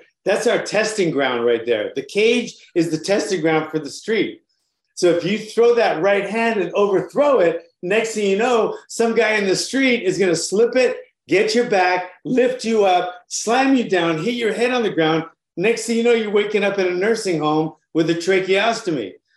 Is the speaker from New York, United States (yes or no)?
no; Honolulu, Hawaii, United States; I got started in Honolulu, Hawaii. I'm from Honolulu, Hawaii